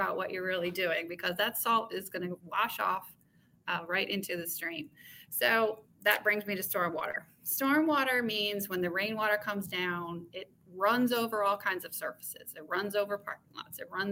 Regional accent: New York, United States; I come from New York. I come from a colder climate and we just didn't do it.

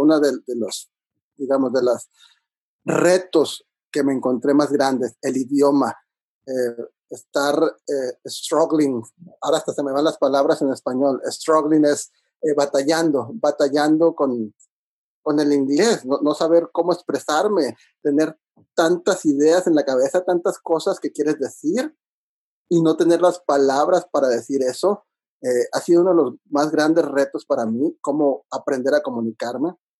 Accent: Monterrey, Nuevo León, Mexico; moved away as an adult; Yo crecí prácticamente, nací y crecí en Monterrey y nunca dejé mi ciudad hasta que tuve la oportunidad de venirme a estudiar una maestría en composición de teatro musical en NYU.

